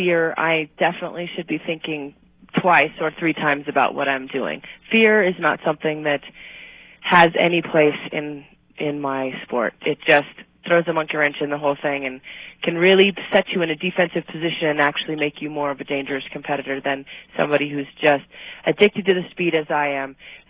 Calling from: Park City, Utah, United States; Park City, Utah.

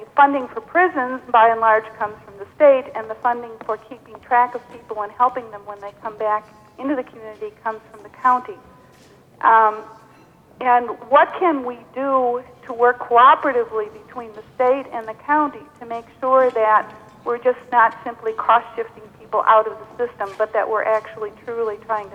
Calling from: Minneapolis, Minnesota, United States; Hi, I'm calling from Minneapolis.

